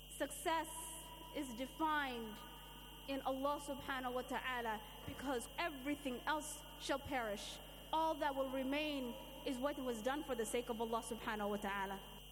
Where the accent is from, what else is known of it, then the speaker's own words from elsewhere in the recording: Somalia; Or what's going on in my home country of Somalia?